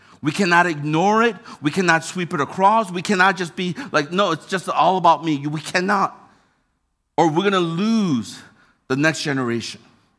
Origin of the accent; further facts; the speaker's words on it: Michigan, United States; now in Hong Kong; I'm from Michigan, and there are a lot of Michigan people. We hate Ohio State.